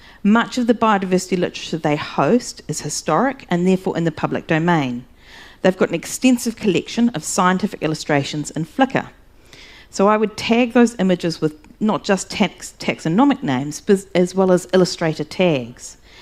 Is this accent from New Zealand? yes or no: yes; New Zealand; I'm a Wikimedian from New Zealand.